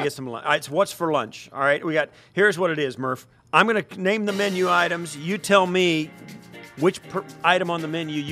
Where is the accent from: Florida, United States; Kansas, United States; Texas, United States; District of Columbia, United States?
Kansas, United States; I grew up in the Midwest in Kansas, right in the heartland.